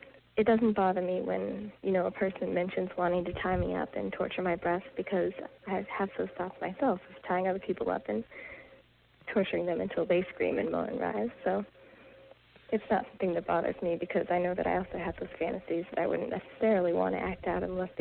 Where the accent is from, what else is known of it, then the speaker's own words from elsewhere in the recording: Boston, Massachusetts, United States; I'm from Boston originally, and in Boston, the public schools, if you go there, you're going to get beat up.